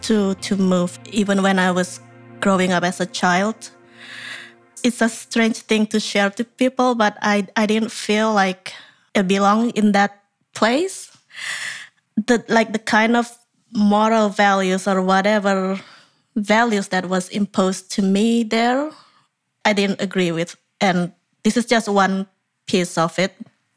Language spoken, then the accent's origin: English; Indonesia; moved away as an adult; now in Canada; So I moved to Canada more than 20 years ago in 2000. I came from Indonesia. Yeah, as soon as I graduated from high school, I came here and stayed around.